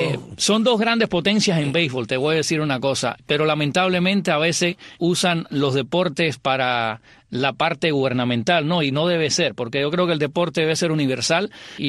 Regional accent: Miami, Florida, United States; A pesar de que yo soy de Miami

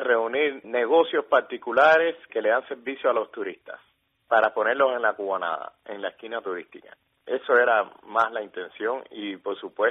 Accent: Cuba; moved away; yo como cubano residente en el exterior tengo derecho a vivir en casa de otro cubano

